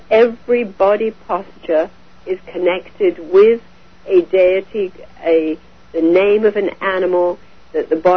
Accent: India; I was born and raised in India, and I was fifth generation born in India, and very, very familiar with Eastern mysticism and Hinduism.

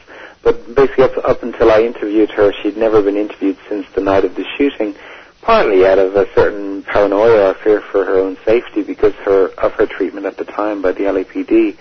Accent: Dublin, Leinster, Ireland; now in London, United Kingdom; I'm originally from Dublin, and I've been living in London for the last 12, 13 years. And, it'd be kind of surprising that as an Irishman

